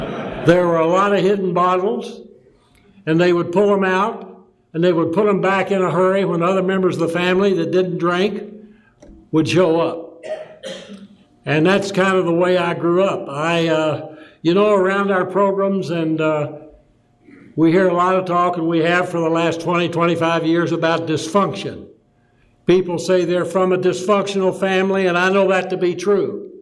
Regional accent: Kentucky, United States; born there; now in California, United States; I'm a Californian by residence and a Kentuckian by birth.

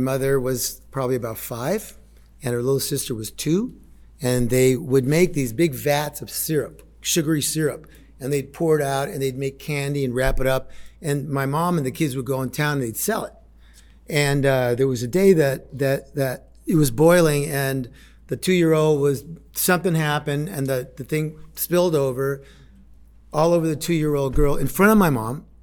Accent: Bronx, New York, United States; born there; now in Los Angeles, United States; I do live in Los Angeles. I'm 69 in about 3 weeks. That's a head spinner in itself. I was born in the Bronx. I'm Dominican and Mexican.

